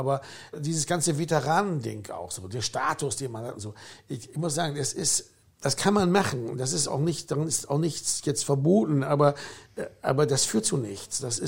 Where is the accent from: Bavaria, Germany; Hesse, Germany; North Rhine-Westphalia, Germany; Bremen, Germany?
Bremen, Germany; born or raised there; moved away as an adult; now in Berlin, Germany